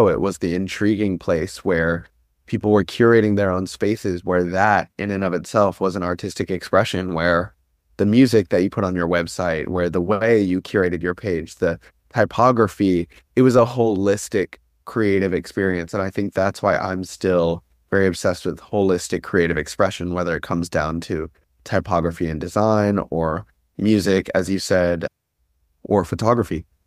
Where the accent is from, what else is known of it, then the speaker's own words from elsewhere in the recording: Atlanta, Georgia, United States; when I travel the world and tell people I'm from Atlanta, people have a lot of associative images that come to mind that aren't necessarily what my photographs look like.